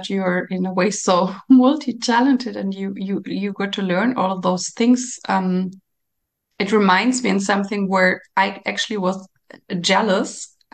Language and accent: English; Nuremberg, Bavaria, Germany; she was an opera singer in Nuremberg, where I grew up in Germany.